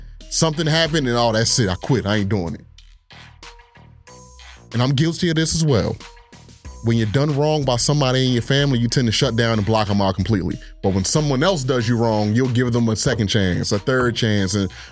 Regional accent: Philadelphia, Pennsylvania, United States; Growing up in Philly, Southwest Philadelphia, 1708 South Udall Street. Everybody knew everybody on the block.

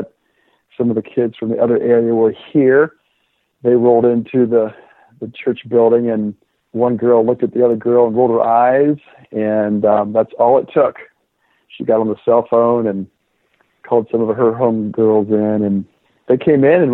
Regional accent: Columbus, Ohio, United States; We grew up in Columbus when busing was instituted in the city, so that was a challenging and chaotic time, but it was beautiful.

